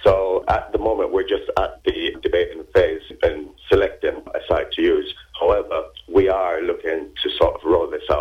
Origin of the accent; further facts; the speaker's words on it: Jamaica; I'm originally from Jamaica, and I would have done loads of that in Jamaica.